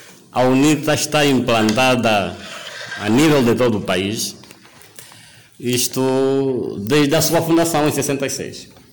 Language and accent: Portuguese; Angola; Nós somos angolanos.